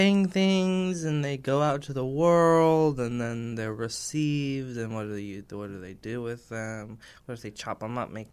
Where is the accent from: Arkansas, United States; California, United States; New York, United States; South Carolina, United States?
California, United States; Modesto; I'm from Modesto, California.